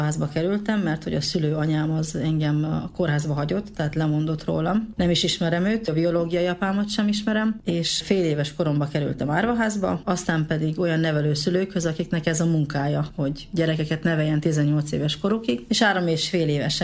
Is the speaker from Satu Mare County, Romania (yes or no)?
yes; Oar, Satu Mare County, Romania; én a Párciumi Szatmár Németiből származom, onnan is Óváriból. Ez a határ mellett van, pont Csenger mellett, csak közte húzódik el a határ